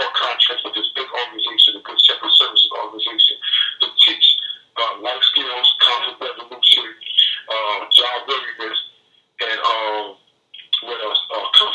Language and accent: English; New York City, New York, United States; because I'm originally from Oceanville, Brownsville, a person of the Brownsville community, and this is where I grew up